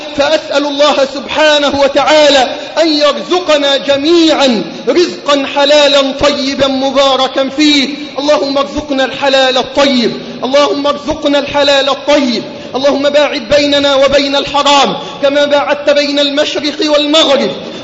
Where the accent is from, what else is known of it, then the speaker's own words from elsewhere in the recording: Egypt; اللهم احفظ بلدنا مصر من كل سوء وسائر بلاد